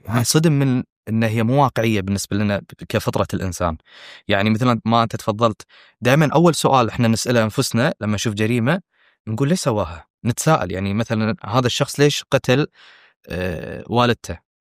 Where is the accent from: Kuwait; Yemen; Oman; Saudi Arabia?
Kuwait; إحنا قاعد نلاحظ بعيدا عن تجردنا ككويتيين بشكل عام